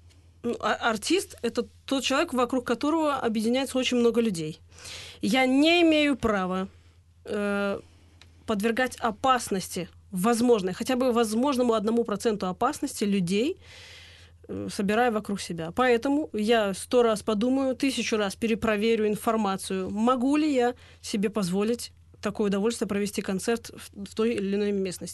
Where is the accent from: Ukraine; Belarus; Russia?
Belarus; Я белорус.